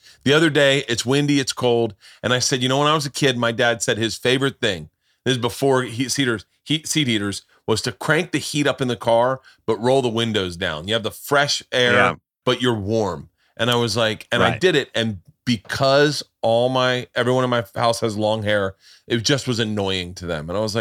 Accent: Florida, United States; Yeah, I was the same way because I grew up in Florida.

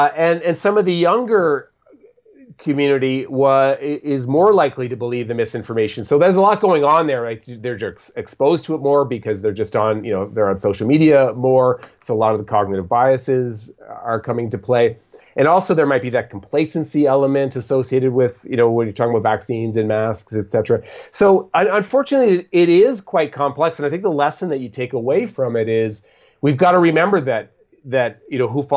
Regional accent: Boston, Massachusetts, United States; Like, I'm originally from Boston, so, you know, big Patriots fan.

